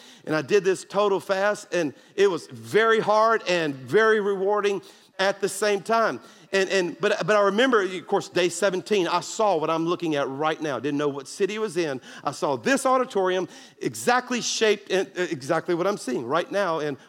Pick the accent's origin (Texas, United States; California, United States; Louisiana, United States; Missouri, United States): Louisiana, United States; I'm from South Louisiana, and I love it, right?